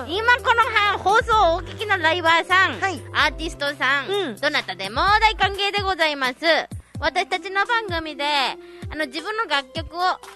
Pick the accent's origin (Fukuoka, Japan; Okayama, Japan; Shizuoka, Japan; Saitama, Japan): Fukuoka, Japan; now in Okinawa, Japan; 生まれも育ちも博多っ子、うちなんちの旦那様と結婚して沖縄に移住してきました、